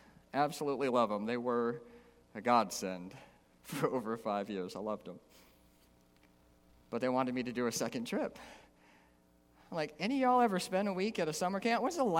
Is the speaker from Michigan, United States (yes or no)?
yes; Detroit, Michigan, United States; I grew up in Detroit, by the way, so this story will be a little funnier if you know that piece.